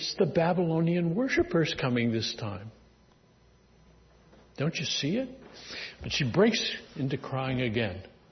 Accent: Bellingham, Washington, United States; I grew up in the West Coast, just east of Bellingham, where I was born many years ago.

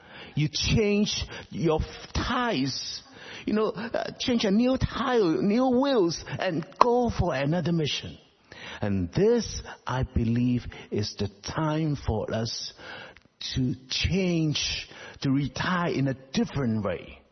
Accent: Hong Kong; now in Vancouver, Canada; Vancouver is a beautiful place for retirement. So many immigrants come over. We know that I came from Hong Kong.

